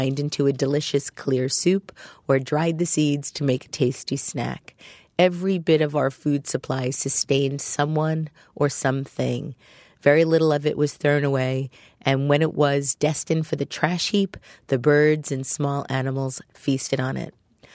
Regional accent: Hungary; English is a second language; moved away; Long before, in fact, I spoke a word of English. As a child growing up in Cold War Hungary, I learned to use our meager resources respectfully.

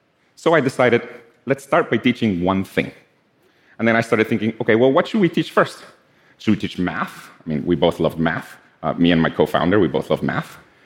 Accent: Guatemala; So, I'm from Guatemala. So Guatemala is right below Mexico.

